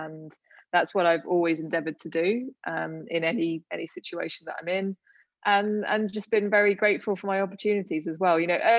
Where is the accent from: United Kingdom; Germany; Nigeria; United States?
United Kingdom; now in Australia; I'm female, I'm British Asian, who knows how this is going to go? And because it hadn't really happened too much in the past in Australia